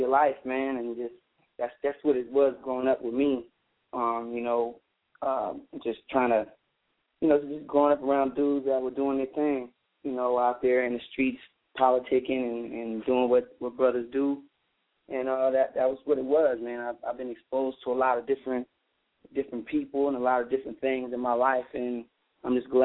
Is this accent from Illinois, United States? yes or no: no; West Covina, California, United States; I'm from California, born and raised, a city called West Covina. Been out here all my life, and I've been enjoying the sunshine. You know, just a spoiled California kid.